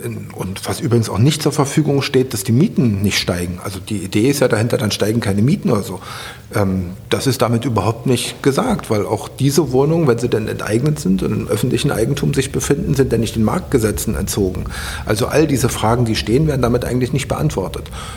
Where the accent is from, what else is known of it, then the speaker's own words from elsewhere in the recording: Berlin, Germany; Müggelsee, ich bin am Müggelsee aufgewachsen und mit dem Faltboot über den Müggelsee gefahren. Da habe ich meine Kindheit verbracht.